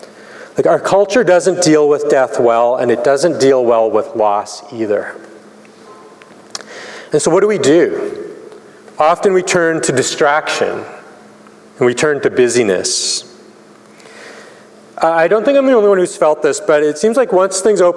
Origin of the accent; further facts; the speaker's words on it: Calgary, Alberta, Canada; I'm Canadian, so there has to be a hockey reference in here.